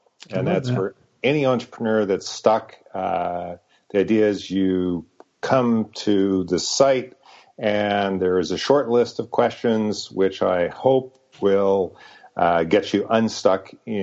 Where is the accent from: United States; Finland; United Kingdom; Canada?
Canada; Edmonton, Alberta; So I was born in Edmonton, Alberta, Canada, and I was relinquished for adoption immediately at birth. And I was adopted into a delightful upper middle class family in Edmonton.